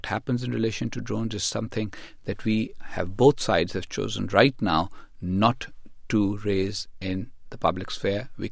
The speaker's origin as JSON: {"language": "English", "country": "Pakistan", "said": "the American timelines for specific actions are not necessarily the same as Pakistani timelines. We have to take into account a lot of ground realities. We have to take into account how our public feels."}